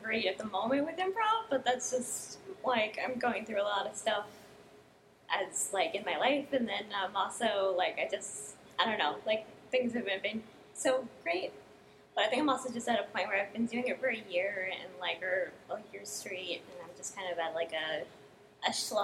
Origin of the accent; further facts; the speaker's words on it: Hudson, New Hampshire, United States; I am from Hudson, New Hampshire, which I just came from.